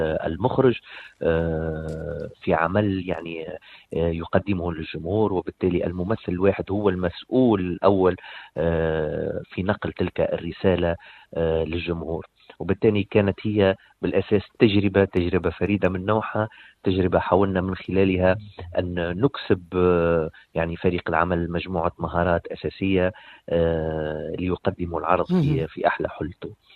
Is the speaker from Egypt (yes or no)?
no; Tunisia; now in United Arab Emirates; وفي إطار التعاون الدولي انتقلت من تونس إلى وزارة التربية والتعليم الإماراتية. عندي تقريبا 5 سنوات موجود لنا في الوزارة،